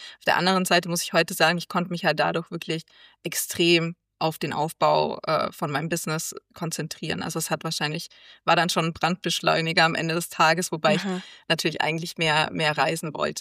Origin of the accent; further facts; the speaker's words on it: Germany; dass ich als Deutscher auch woanders gründen kann.